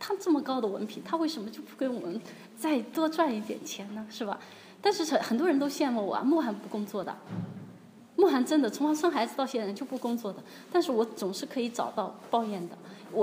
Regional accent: Kunming, Yunnan, China; 我在昆明长大，我想去丽江看看

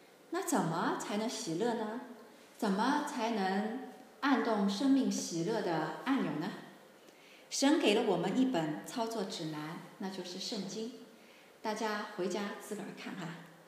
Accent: China; 就像我们中国人说的，谋事在人，成事在天。那我们中国人还有一句话叫求人不如求己

